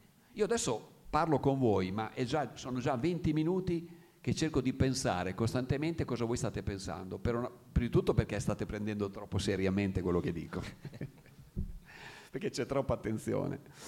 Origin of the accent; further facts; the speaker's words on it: Cesena, Emilia-Romagna, Italy; Ma io sono di Cesena